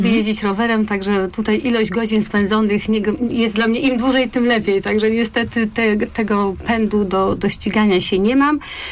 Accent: Śrem, Greater Poland Voivodeship, Poland; ponieważ jestem ze Śremu.

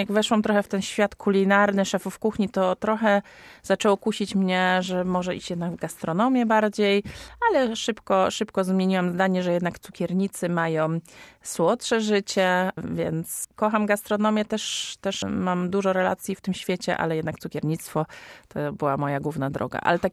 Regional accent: Bydgoszcz, Kuyavian-Pomeranian Voivodeship, Poland; nasi dziadkowie mieszkali w kamienicy przy ulicy Pomorskiej w Bydgoszczy i na podwórku była cukiernia. No, żyliśmy w tym otoczeniu.

